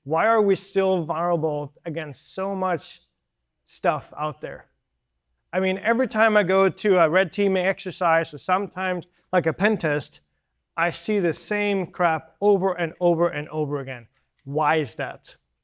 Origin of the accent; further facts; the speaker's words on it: Sweden; I'm from Sweden. So if I yawn, it's because I'm jet lagged.